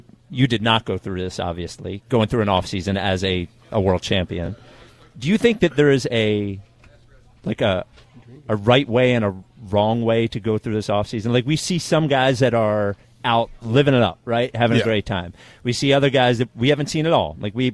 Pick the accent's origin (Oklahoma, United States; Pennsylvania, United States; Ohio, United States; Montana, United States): Pennsylvania, United States; Philadelphia; as a Philadelphian, I am waiting for the bad thing to happen.